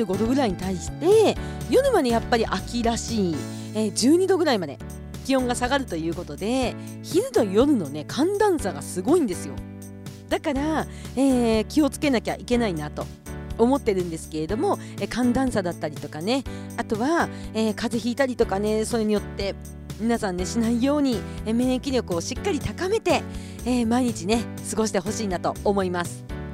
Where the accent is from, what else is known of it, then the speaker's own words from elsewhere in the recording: Kushiro, Hokkaido, Japan; 私のね、地元の釧路、私の出身のね、釧路は夏ですね。